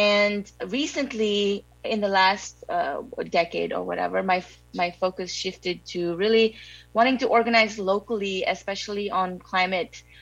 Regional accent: Kathmandu, Bagmati, Nepal; moved away as an adult; now in New York, United States; So I am from Kathmandu, Nepal. That's where I was born and raised, and that's where I was, until I left to come to school in New York.

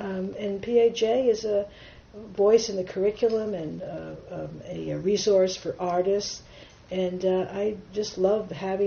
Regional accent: New Jersey, United States; I grew up in New Jersey

